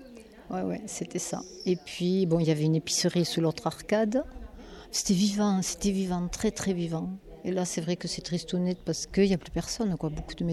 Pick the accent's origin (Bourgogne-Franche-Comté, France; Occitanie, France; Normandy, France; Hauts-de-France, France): Hauts-de-France, France; Alette; je suis née à Alette. Ouais, ça va faire bientôt 70 ans. Et ouais, je n'ai jamais quitté Alette. J'ai fait ma vie ici, j'ai travaillé ici.